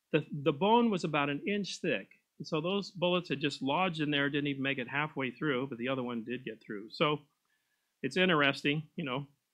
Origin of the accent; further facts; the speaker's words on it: Pasadena, California, United States; I grew up in Pasadena, California. But as a city boy, I was impressionable because I'd always lived in a city